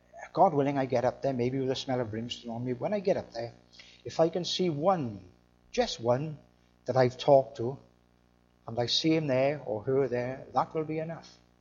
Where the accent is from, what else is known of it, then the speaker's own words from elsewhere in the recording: Wales, United Kingdom; I'm a Welsh Calvinistic, that's my background, Calvinistic Welshman, Presbyterian Church in Wales, that's the background I come from.